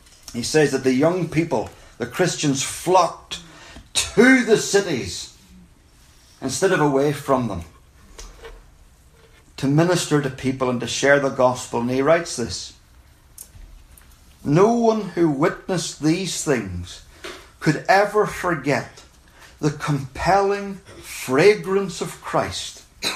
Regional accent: Ulster, Ireland; because we're from Ireland and we don't have trains in Donegal.

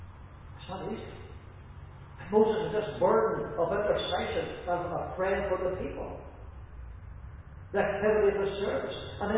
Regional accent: Northern Ireland, United Kingdom; I'm from Northern Ireland

